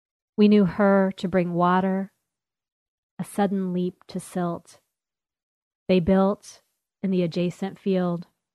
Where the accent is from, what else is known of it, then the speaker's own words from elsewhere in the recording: the South, United States; accent: Southern; And if I'm really relaxed, you'll hear my Southern accent come through.